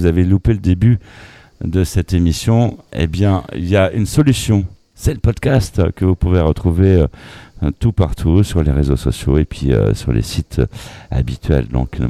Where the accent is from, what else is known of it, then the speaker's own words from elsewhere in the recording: Paris, Île-de-France, France; Hein, mais nous, les Parisiens, on a un accent aussi.